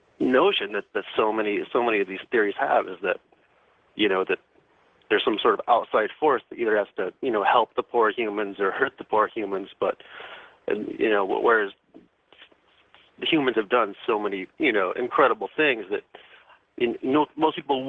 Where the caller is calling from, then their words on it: North Carolina, United States; I'm calling from North Carolina.